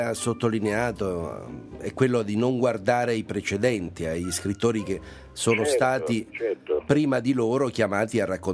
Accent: Rome, Lazio, Italy; visto magari, che siamo romani

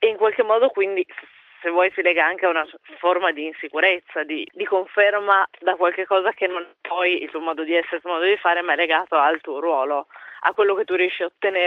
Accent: Pordenone, Friuli-Venezia Giulia, Italy; Io sono di Pordenone, ho studiato all'Università di Trieste

